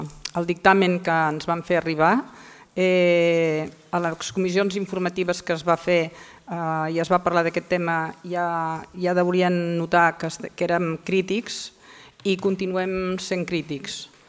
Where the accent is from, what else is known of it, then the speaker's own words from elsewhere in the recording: Sitges, Catalonia, Spain; Repeteixo, som un grup que som de Sitges i que tenim moltes ganes de que Sitges triomfi